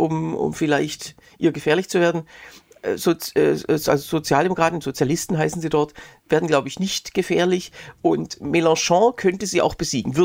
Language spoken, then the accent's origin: German; Öhringen, Baden-Württemberg, Germany; Am 4. Juli war ich bei uns in Öhringen